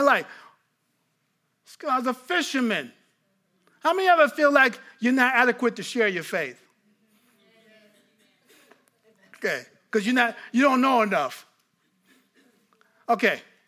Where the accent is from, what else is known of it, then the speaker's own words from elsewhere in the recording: New York, United States; Now, I couldn't even say the word in Greek because I'm from New York.